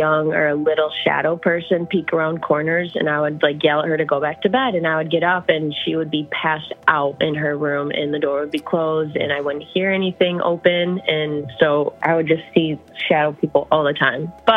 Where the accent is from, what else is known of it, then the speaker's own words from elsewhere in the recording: Michigan, United States; I'm from Michigan.